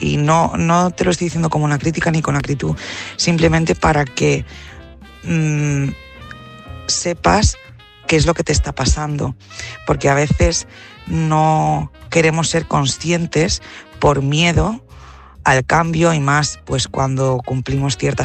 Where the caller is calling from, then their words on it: Altea, Valencian Community, Spain; Hola, buenas noches.